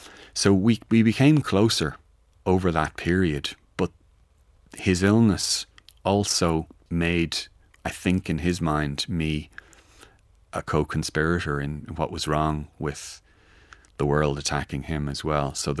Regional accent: Glasnevin, Leinster, Ireland; where we grew up in Glasnevin

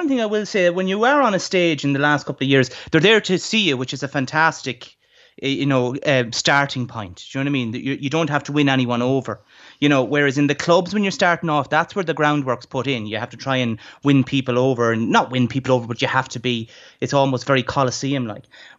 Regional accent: Ireland; I grew up in Ireland.

